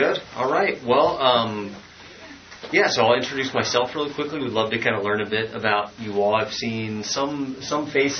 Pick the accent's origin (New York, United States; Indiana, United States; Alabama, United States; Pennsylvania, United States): Indiana, United States; Indianapolis; moved away as an adult; I'm from Indianapolis, Indiana.